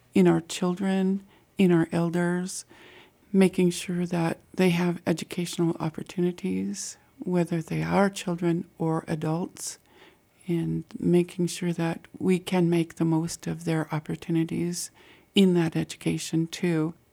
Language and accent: English; Sitka, Alaska, United States; I was born and raised in Sitka. I am child of Kixuddy Point House of Sitka.